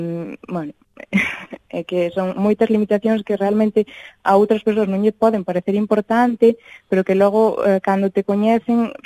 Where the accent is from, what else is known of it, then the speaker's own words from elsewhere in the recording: Galicia, Spain; como boa galega sempre contesto que por que non.